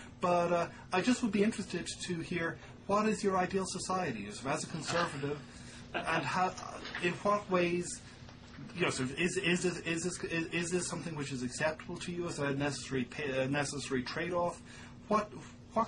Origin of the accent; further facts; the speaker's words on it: Tipperary, Ireland; a number of years by the Christian Brothers in a small town in County Tipperary, Ireland.